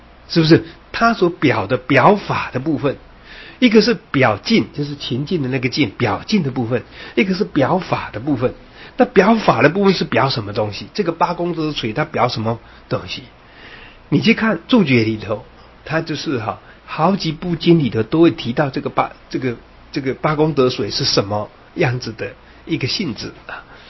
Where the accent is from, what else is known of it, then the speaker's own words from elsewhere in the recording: Yilan, Yilan County, Taiwan; 这个是我家乡宜兰的